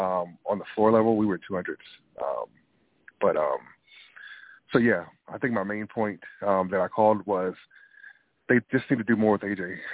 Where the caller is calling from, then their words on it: Atlanta, Georgia, United States; calling from Atlanta.